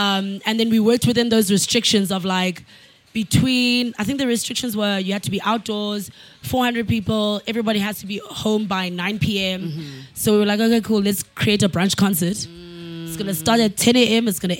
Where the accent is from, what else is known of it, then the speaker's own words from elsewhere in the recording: Eastern Cape, South Africa; now in Johannesburg, South Africa; Tools is from KZN. I'm from the Eastern Cape.